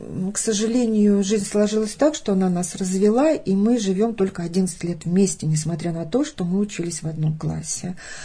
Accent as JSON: {"language": "Russian", "town": "Klova", "region": "Moscow Oblast", "country": "Russia", "tie": "born or raised there", "lives_now": "Ostashkov, Russia", "said": "Нет, я родилась в Подмосковье, на Рафаминский район. Я родилась в деревне, которая имеет, вернее, выросла в деревне, которая имеет такое необычное название Клова."}